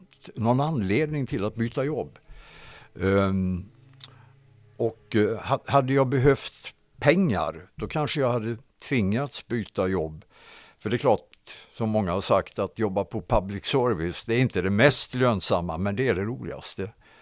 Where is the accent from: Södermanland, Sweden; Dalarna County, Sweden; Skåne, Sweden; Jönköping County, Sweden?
Jönköping County, Sweden; Hovslätt; Jag är ju uppväxt i Hovslätt, i Hovslätts idrottsklubb och Hovslätts BTK.